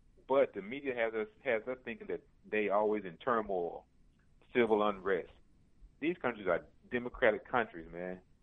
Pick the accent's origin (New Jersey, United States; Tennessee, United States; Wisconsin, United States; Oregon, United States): Tennessee, United States; It's going to be cold. I'm from Tennessee.